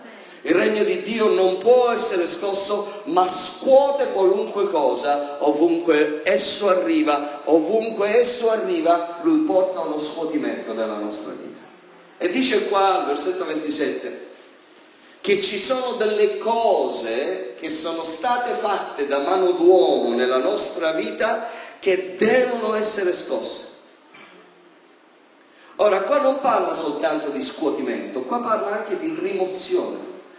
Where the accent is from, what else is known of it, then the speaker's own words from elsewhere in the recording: Sicily, Italy; Poi sono siciliano, quindi sono abbastanza focoso io quando uso certe espressioni colorite.